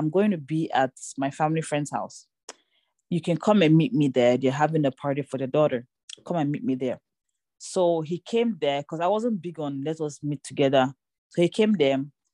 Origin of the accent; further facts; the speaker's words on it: Southeast, Nigeria; but I felt like I'm already from Igbo.